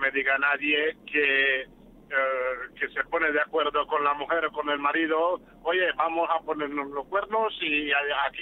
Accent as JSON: {"language": "Spanish", "country": "Romania", "second_language": "Spanish", "said": "Yo también soy rumano, soy paisano de Constantino."}